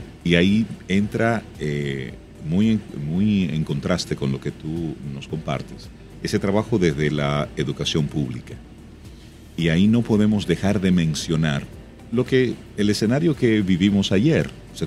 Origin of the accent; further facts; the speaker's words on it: Santo Domingo Este, Santo Domingo, Dominican Republic; yo me crié en Los Mameyes, entre Los Mameyes, Villa Duarte, Los Coquitos. Ese fue donde yo tuve mi niñez y mi adolescencia.